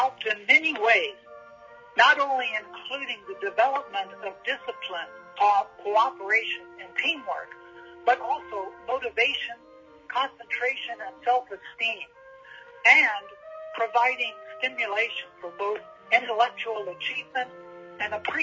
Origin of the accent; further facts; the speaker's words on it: Napoleon, Ohio, United States; also born or lived in Deschler / Ashland; I was born in Napoleon, Ohio, on December the 16th, 1946. My parents were … I was raised in Napoleon, Deschler, and Ashland, all small towns in Northwest Ohio.